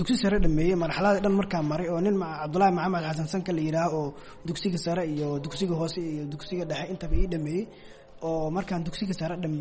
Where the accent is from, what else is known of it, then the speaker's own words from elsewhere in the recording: Baidoa, Bay, Somalia; born there; now in Mogadishu, Somalia; waxaan ku dhashay Baydhabo, waxaan imid Muqdisho 1995